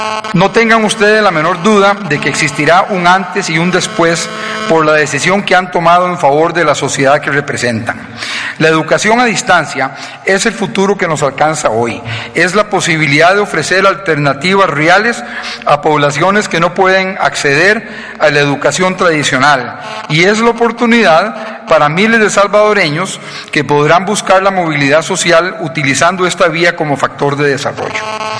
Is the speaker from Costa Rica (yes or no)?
yes; Costa Rica; Como hermanos centroamericanos, como latinoamericanos, como costarricense, pero principalmente como creyente de que la educación es un bien universal